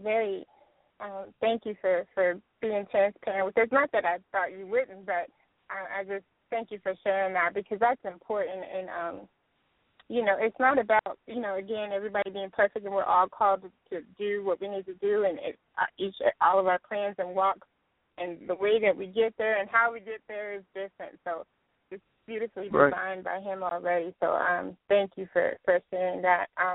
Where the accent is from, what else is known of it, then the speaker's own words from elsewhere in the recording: Texas, United States; I'm a really big fan of … out of Texas. I'm from Texas.